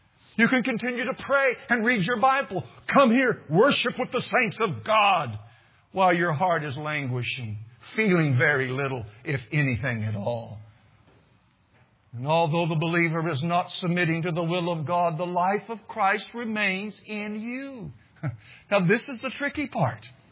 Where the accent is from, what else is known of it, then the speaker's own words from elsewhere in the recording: Missouri, United States; growing up in the Ozarks of the southern, southwest part of Missouri, I used to swim a lot in rivers.